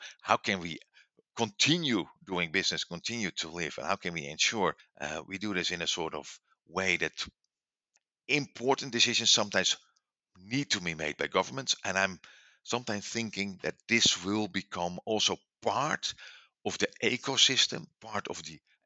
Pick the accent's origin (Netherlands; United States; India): Netherlands; I mean, I'm from the Netherlands. We have the largest density of charging stations for electric vehicles.